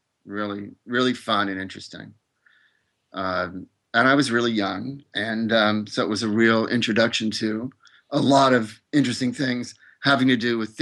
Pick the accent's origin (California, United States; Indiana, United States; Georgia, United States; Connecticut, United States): California, United States; Los Angeles; In Los Angeles.